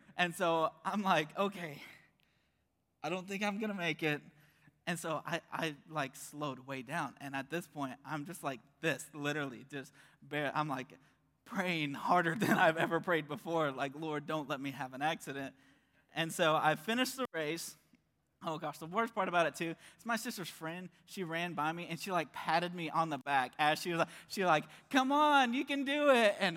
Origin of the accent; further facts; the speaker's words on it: Stillwater, Oklahoma, United States; And so I grew up in Stillwater.